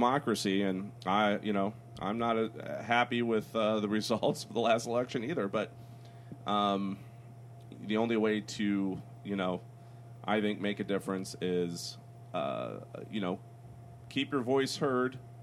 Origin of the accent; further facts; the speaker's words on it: Missouri, United States; And I said, you know, I'm from Missouri, and I happen to be going there the next weekend.